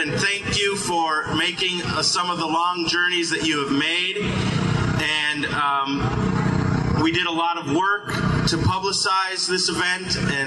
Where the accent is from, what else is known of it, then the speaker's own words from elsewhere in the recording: Toledo, Ohio, United States; I come from Toledo, Ohio. Toledo is smack dab between two very dangerous nuclear power plants.